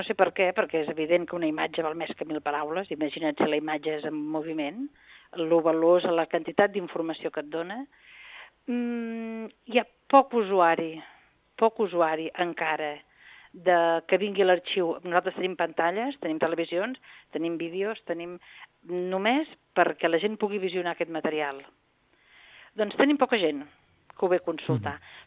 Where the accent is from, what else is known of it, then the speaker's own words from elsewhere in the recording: Santa Coloma de Queralt, Catalonia, Spain; jo sóc filla de Santa Coloma